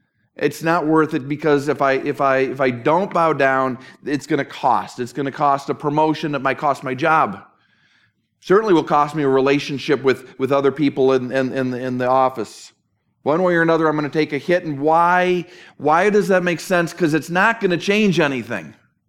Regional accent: Minneapolis, Minnesota, United States; now in New Jersey, United States; I grew up in the Twin Cities, home of the Target store. I remember, I mean, living in New Jersey, I was in retail wasteland for years.

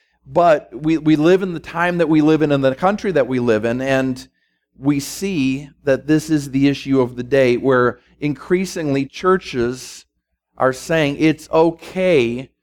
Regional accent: Minneapolis, Minnesota, United States; is planning a church in my hometown up in Minneapolis

